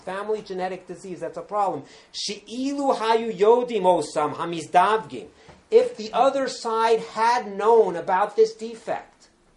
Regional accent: Los Angeles, California, United States; I remember growing up in Los Angeles, there was somebody who went shul to shul collecting

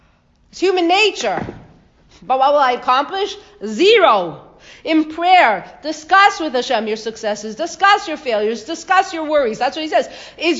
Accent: Canada; I grew up in Canada.

